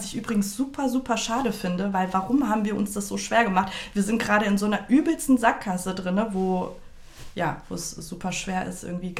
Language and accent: German; Germany; Ich meine, ja, ich bin hier aufgewachsen und so, aber ich habe mich auch der Kultur angenommen. Ich würde jetzt auch mal behaupten, ich bin kulturell gesehen mehr deutsch als persisch.